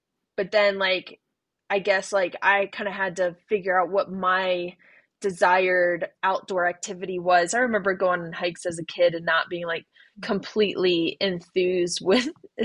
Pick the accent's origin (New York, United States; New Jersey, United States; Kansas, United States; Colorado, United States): New Jersey, United States; Sparta; also born or lived in North Carolina; I grew up near Lake Mohawk